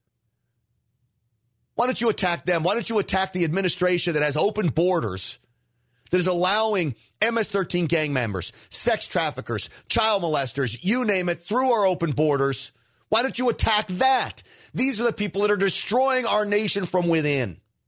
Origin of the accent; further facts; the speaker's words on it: Texas, United States; close to my hometown, Tarrant County, Texas.